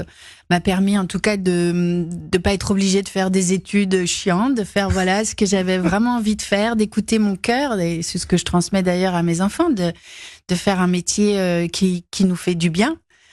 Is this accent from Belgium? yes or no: yes; Belgium; accent: Belgian; Non, mais c'est vrai que notre humour belge est basé sur l'autodérision de l'accent de beaucoup de Belges